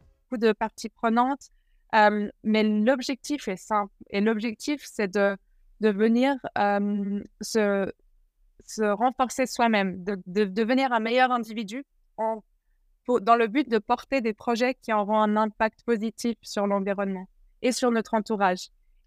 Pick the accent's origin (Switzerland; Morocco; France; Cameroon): Switzerland; born there; je suis née en Suisse, aujourd'hui j'ai 31 ans